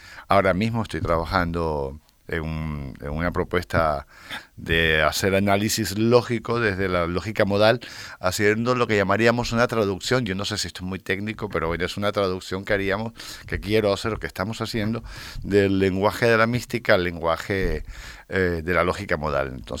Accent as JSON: {"language": "Spanish", "country": "Venezuela", "moved": "as an adult", "lives_now": "Spain", "said": "Y tuvimos que salir de Venezuela, digo tuvimos porque nos vinimos dos, por la persecución política y la violencia en el entorno, nos vinimos dos a España"}